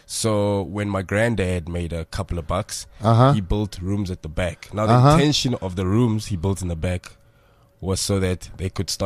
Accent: Soweto, Gauteng, South Africa; if you look at pictures of the house we grew up in Zone 9, the old pictures of 4-bedroom house

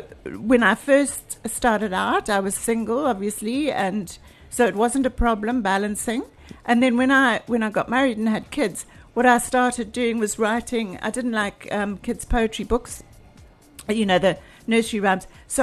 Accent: Zimbabwe; I was from Zimbabwe originally, is living in this landlocked country.

